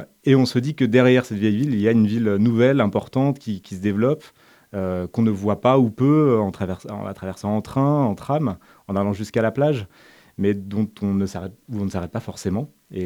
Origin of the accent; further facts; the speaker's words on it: Brittany, France; now in Montpellier, France; Alors, je suis breton, donc forcément la mer m'attire.